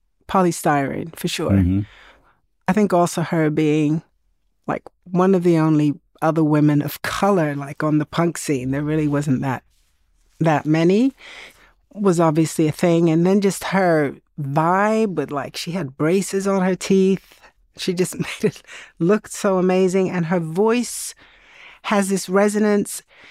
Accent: Sweden; growing up in Sweden in the 70s

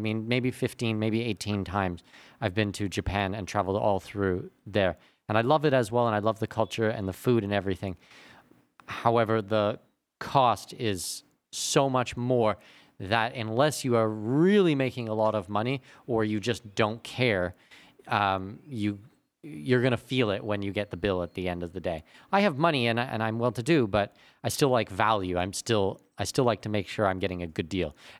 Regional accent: Canada; Because I'm Canadian

